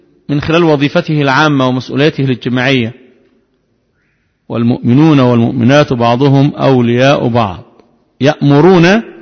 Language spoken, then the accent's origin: Arabic; Egypt; وده بيصب باعتبارنا مصريين